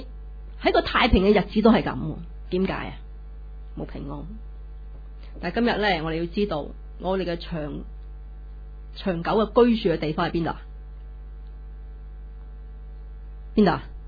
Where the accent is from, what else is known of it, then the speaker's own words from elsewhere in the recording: Hong Kong; 比我们香港人更难比我们香港人更难